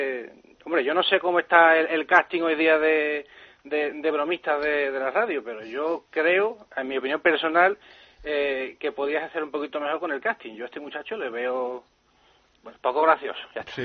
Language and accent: Spanish; Seville, Andalusia, Spain; Soy de Sevilla y quería hablar un pelín del derbi, ¿no?